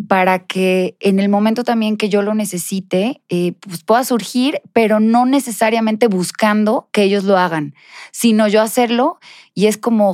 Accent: Mexico; ¿Qué pasaría si hiciéramos eso como mexicanos?

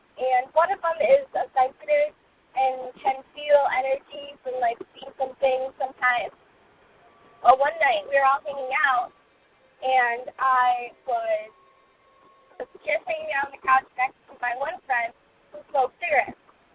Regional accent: Ohio, United States; I'm from Ohio.

